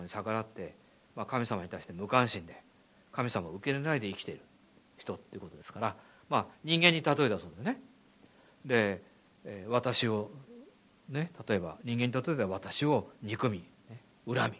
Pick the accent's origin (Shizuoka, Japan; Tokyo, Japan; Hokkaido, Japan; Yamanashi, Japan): Tokyo, Japan; まあ、息に感じるというのは江戸っ子で育ちましたから、この表現いいと思いますね。